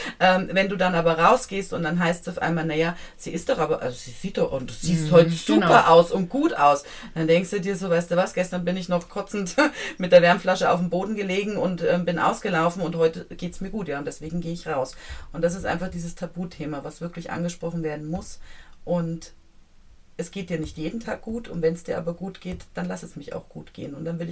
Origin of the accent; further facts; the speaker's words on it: Leipzig, Saxony, Germany; ich bin gebürtige Leipzigerin und war zu Besuch in Leipzig